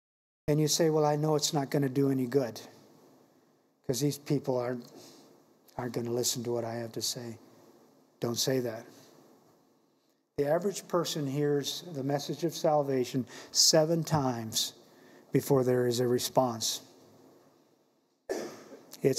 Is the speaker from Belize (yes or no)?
yes; Belize; Growing up in Central America, in Belize, we were subject to more hurricanes than you would be here